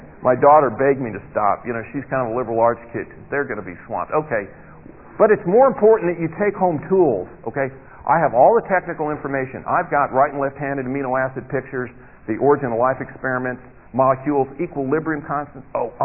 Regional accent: California, United States; Okay, but I'm from California, so I can do weird things.

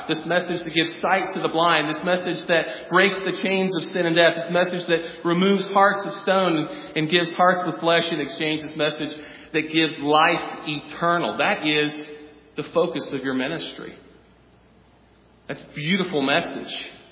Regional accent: the South, United States; I grew up in the South, actually. And in the South, we just didn't take our shoes off when we walked into somebody's house.

